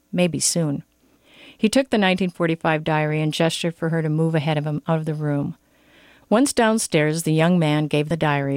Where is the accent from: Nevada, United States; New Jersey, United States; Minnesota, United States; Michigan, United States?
Minnesota, United States; Duluth; I'm from Duluth.